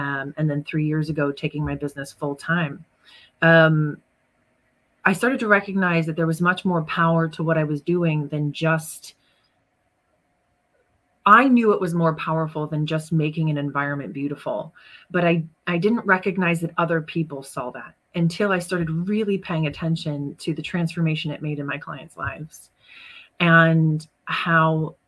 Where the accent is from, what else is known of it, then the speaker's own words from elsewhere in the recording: United States; So I'm American. So growing up in America is, you know, where I'm from is a difficult thing.